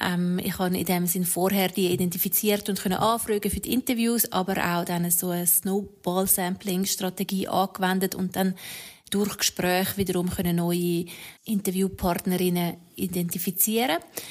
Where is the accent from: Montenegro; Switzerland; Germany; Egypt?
Switzerland; ich als Tibeterin in der zweiten Generation, die da geboren und aufgewachsen ist in der Schweiz